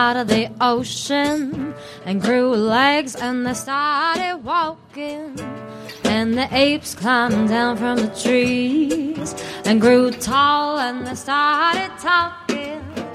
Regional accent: Boston, Massachusetts, United States; I'm from Boston.

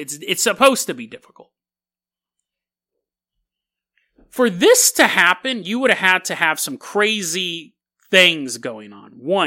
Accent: United States; I must say that as an American, I have seen one or two examples lately of the parties not getting along.

